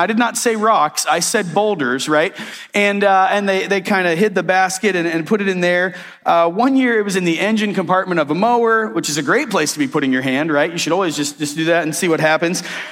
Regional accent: Sterling, Ohio, United States; Oh, I'm from Sterling, Ohio, and that's a 4-way stop sign.

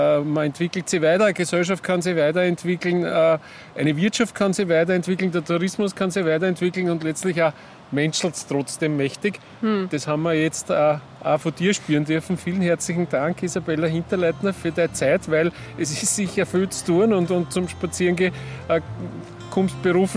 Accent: Lower Austria, Austria; ich als Niederösterreicher

